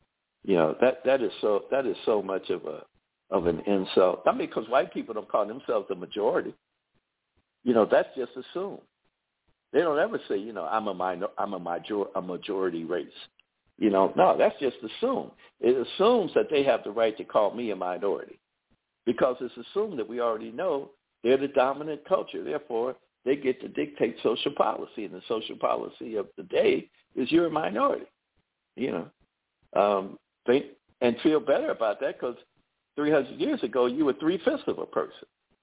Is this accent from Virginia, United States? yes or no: yes; Charlottesville, Virginia, United States; You know, I'm from Charlottesville, Virginia, and I know the issues that happen in the school system.